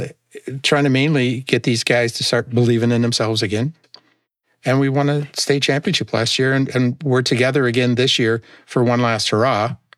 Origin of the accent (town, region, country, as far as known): Wisconsin, United States; born or raised there